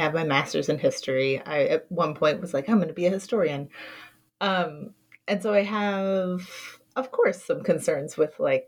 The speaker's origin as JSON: {"language": "English", "region": "Kentucky", "country": "United States", "tie": "born or raised there", "said": "Yeah, I mean, so I grew up in Kentucky."}